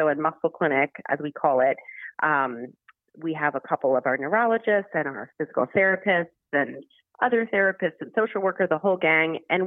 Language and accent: English; Baltimore, Maryland, United States; I am from Baltimore, Maryland, and I've been a genetic counselor for a little over 10 years.